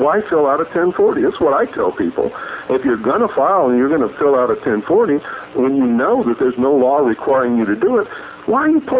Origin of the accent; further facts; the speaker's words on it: United States; I'm not a fugitive. I'm an American.